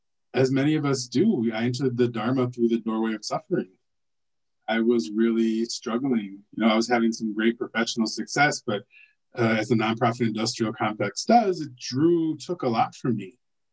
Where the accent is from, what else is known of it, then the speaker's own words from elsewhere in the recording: Chicago, Illinois, United States; I am from Chicago. I, grew up in the South Side, and my mother was a practitioner, right?